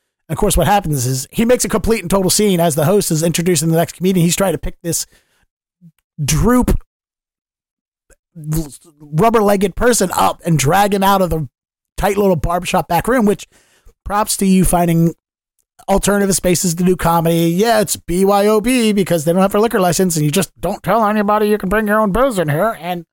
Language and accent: English; Baltimore, Maryland, United States; accent: Baltimore; you can hear my Balmer accent coming back in when I'm like, Ocean City, going down the ocean.